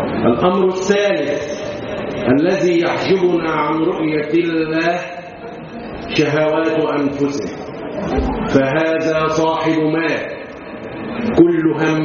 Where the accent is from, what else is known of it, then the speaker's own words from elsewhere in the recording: Mit Gamra, Dakahlia, Egypt; born there; من مواليد محل جمرة، ده قهلية، فإحنا الاثنين بلد واحدة